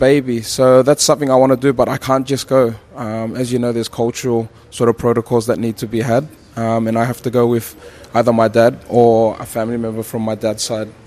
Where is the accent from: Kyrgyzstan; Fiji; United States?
Fiji; Koro, Eastern Division; I'm from Nambuna Koro. It's an island off the mainland, so we're on Viti level at the moment. My island is a 15-hour boat ride from...